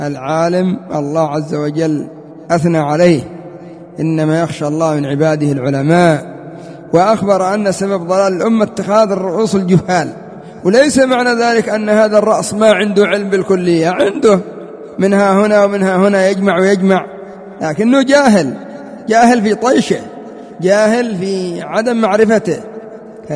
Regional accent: Yemen; وآخرهم عندنا في اليمن محمد العمودي

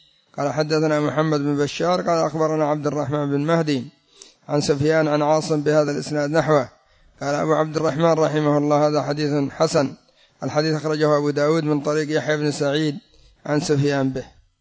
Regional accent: Yemen; مثل هؤلاء الرافضة الذين يسمون أنفسهم عندنا في اليمن بالمسيرة القرآنية.

